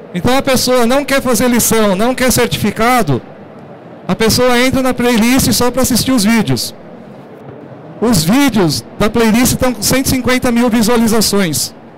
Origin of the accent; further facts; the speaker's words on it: São Paulo, Brazil; eu sou daqui de São Paulo